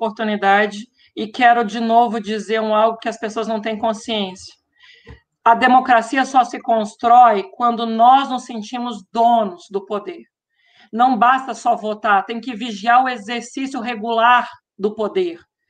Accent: Minas Gerais, Brazil; Eu sou do interior de Minas

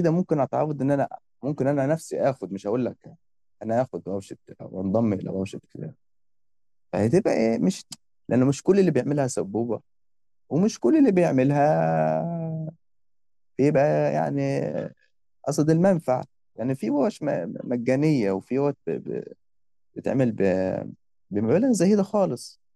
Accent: Upper Egypt, Egypt; ما كانش عندنا في الصعيد هنا مسألة الورشة

